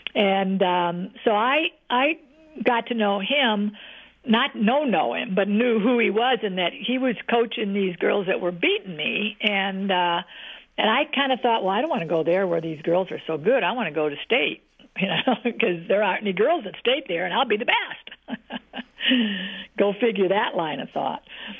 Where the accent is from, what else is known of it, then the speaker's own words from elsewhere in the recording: Pontiac, Michigan, United States; I mean, I grew up in Pontiac, Michigan. I mean, I'd never left the state until I went to Mexico.